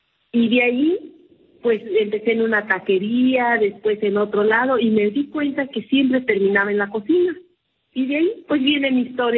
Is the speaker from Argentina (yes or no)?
no; Michoacán, Mexico; la cocina tradicional indígena de mi pueblo, de Michoacán